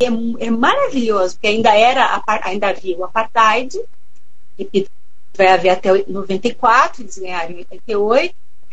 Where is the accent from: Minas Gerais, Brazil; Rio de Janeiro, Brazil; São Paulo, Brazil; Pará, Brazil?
São Paulo, Brazil; born there; eu nasci em São Paulo, eu morava numa kitnet no centrão de São Paulo, na boca da venda de carros, que era a boca do lixo ali de São Paulo